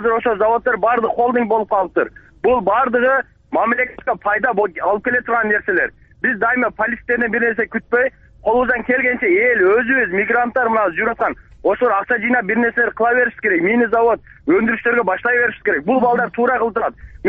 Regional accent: Osh, Osh Region, Kyrgyzstan; Оштон болом.

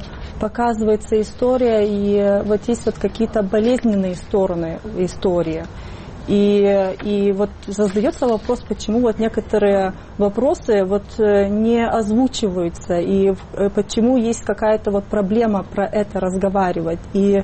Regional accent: Lithuania; так как я сама из Литвы.

